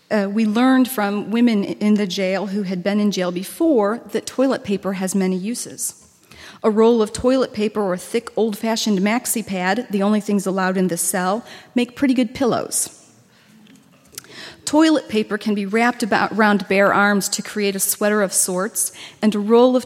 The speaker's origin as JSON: {"language": "English", "country": "United States", "said": "And so my grandparents were born citizens of the United States, and I'm an American."}